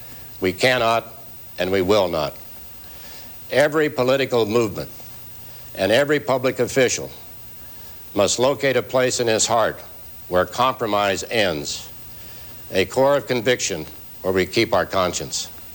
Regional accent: Russell, Kansas, United States; I come from Russell, Kansas. There's not much money there, but the people are rich in many other ways.

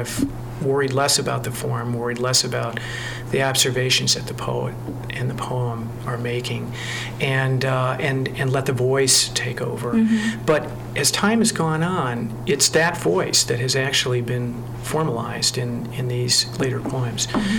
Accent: Chicago, Illinois, United States; also born or lived in Iowa City; I grew up in Chicago, so I'm a Great Lakes baby, so to speak.

